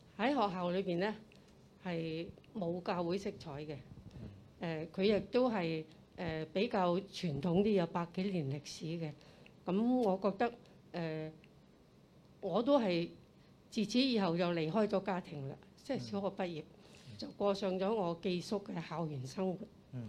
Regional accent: China; born there; 我因為出生在內地一個傳統基督教的醫生家庭，我從小就在教會裏面跟著公公婆婆他們經常回去教會參加

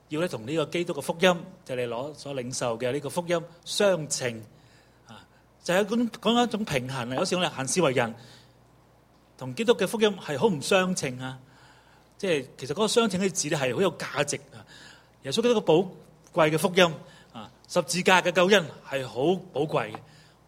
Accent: Hong Kong; 我哋都是香港人嚟嘅

